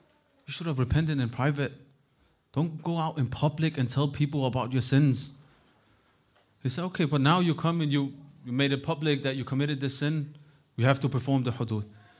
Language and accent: English; Denmark; English is a second language; I was born and raised in Denmark, I've seen worse than that.